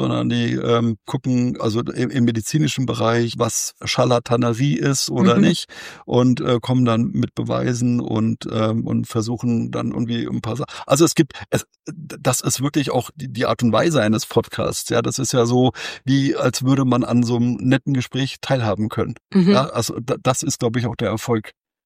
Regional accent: Hesse, Germany; jetzt komme ich aus dem Hessischen

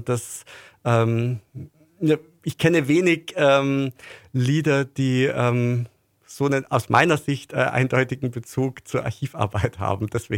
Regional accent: Bavaria, Germany; aus meiner Heimatregion aus der Nähe von Neuburg

